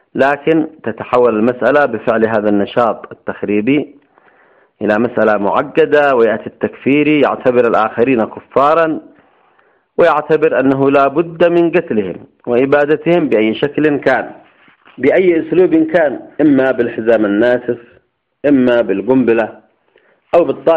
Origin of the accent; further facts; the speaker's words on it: Yemen; كيف كان الوهابي في بلدنا اليمن؟